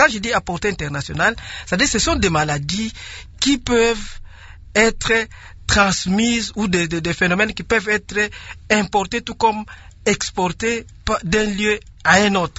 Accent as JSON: {"language": "French", "country": "DR Congo", "said": "chez nous en République démocratique du Congo."}